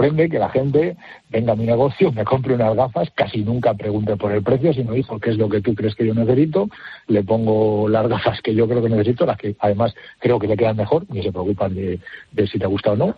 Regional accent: Castile and León, Spain; En mi pueblo, que está en una vía que une pues León con Valladolid

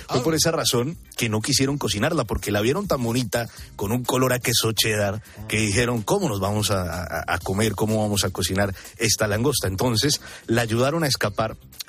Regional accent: Bogotá, Bogotá Capital District, Colombia; Yo soy colombiano, de Bogotá. de la capital de Colombia.

